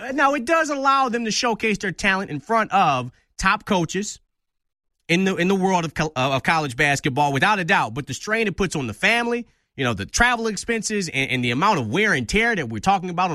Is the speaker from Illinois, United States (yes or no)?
no; Detroit, Michigan, United States; which I played, by the way, growing up in Detroit.